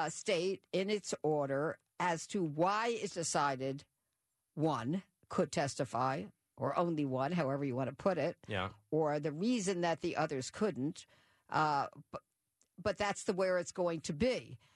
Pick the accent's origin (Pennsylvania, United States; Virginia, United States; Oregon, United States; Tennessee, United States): Pennsylvania, United States; Philadelphia; which is near Philadelphia. My hometown.